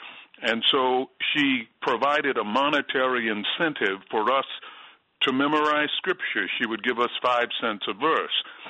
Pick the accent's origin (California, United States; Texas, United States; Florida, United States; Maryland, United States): Maryland, United States; Baltimore; Well, I grew up in Baltimore, Maryland. It was in the inner city